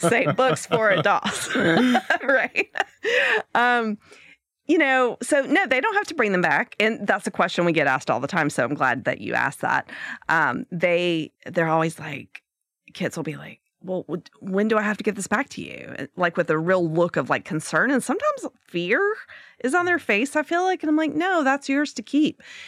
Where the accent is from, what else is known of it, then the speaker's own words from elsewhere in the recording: the South, United States; I'm a white woman, right? I grew up in the South.